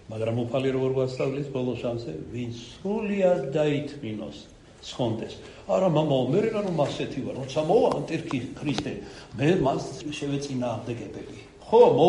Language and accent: Georgian; Kartli, Georgia; თორე ქართლელი ვარ ქართლურად შევამყოფდი